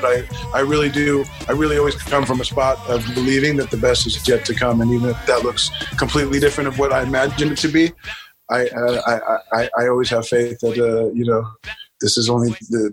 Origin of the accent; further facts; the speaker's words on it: California, United States; also born or lived in Brooklyn / Staten Island / New Jersey; I was born in Brooklyn, spent the next couple of years in Staten Island, and we moved to California when I was six.